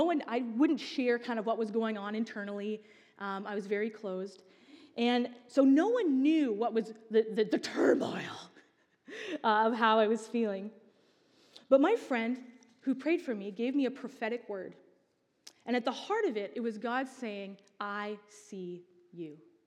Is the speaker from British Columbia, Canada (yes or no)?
yes; Haida Gwaii, British Columbia, Canada; moved away as an adult; from one of the smallest, probably one of the most remote places in British Columbia, Haida Gwaii. I moved from Haida Gwaii to Abbotsford, the big city of Abbotsford.